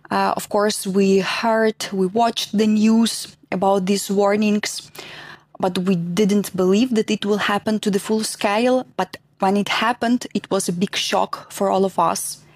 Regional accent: Lviv, Lviv Oblast, Ukraine; English is a second language; I live in Lviv. We also have here our office based in this city. Yeah, it's my hometown. I was born here and I live here.

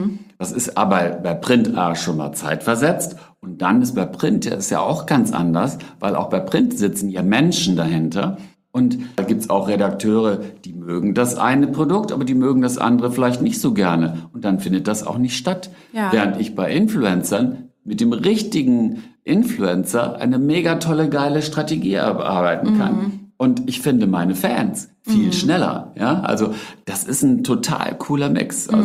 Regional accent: North Rhine-Westphalia, Germany; ich bin übrigens an Rhein geboren, aber an der Ruhr groß geworden.

